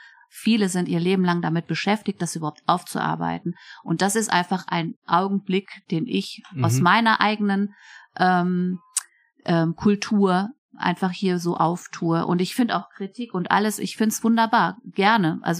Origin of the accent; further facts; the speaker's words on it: Iran; now in Germany; ich lebe ja selber als Iranerin im Westen, in Deutschland. Ich bin zwischen diesen Welten, mehr sogar hier als drüben.